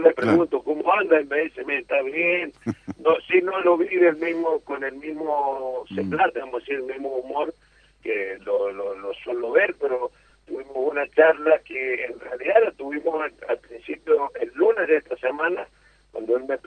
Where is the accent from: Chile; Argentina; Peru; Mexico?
Argentina; Monte Caseros, Corrientes; yo me crié en Montecasero y a nosotros nos robaban las compuertas hace 30 años atrás